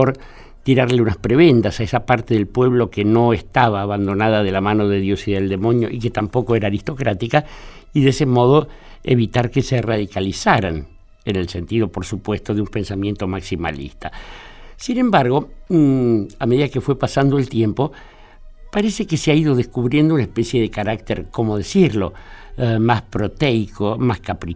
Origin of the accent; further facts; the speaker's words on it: Buenos Aires, Argentina; born there; Yo nací ahí al lado, en Barracas, en Martín García Montes de Oca.